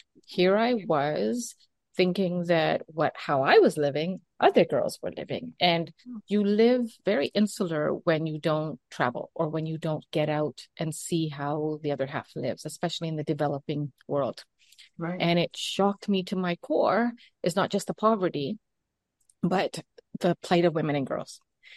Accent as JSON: {"language": "English", "country": "Canada", "tie": "born or raised there", "also_born_or_lived": "Uganda", "said": "were thrown out with over 50,000 other Indian Asians who were born in Uganda within 90 days' notice. I was three, and that really shaped what my life was like. We grew up in Canada with very little."}